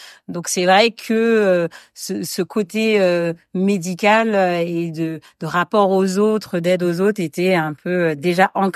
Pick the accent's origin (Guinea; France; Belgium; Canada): France; Guadeloupe; moved away as an adult; also born or lived in Nantes; J'ai une mère martiniquaise et un père malien. Voilà, après je suis née à Nantes et j'ai grandi aux Antilles, en Guadeloupe, donc très très mixte. Et puis après je suis revenue en France métropole pour mes études et je n'ai plus quitté.